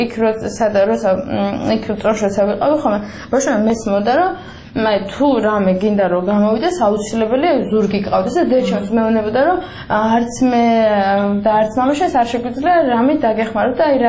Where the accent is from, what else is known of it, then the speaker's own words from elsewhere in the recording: Tsnori, Kakheti, Georgia; 91 წელს დავიბადე და გავიზარდე პრინციპში დედათა წნორში. ესე იგი არ ქალაქის სტატუსი მატარებელი ჩვენი დასახლება, მაგრამ არაფერი არ გამორჩა შოლობრი სოფლისგან. იქ დავიბადე, იქ ცხოვრობდით და მთელი ჩემი ბავშვობა იყო ესეთი